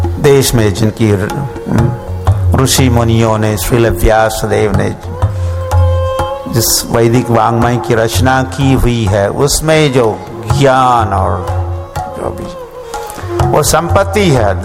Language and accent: Hindi; India; 78 में पहली बार मैं जब न्यूयॉर्क और शहरों में गया तो लोग जब पूछते ओ आप कहाँ से हो, वेयर आर यू फ्रॉम, तो हम कहते फ्रॉम इंडिया.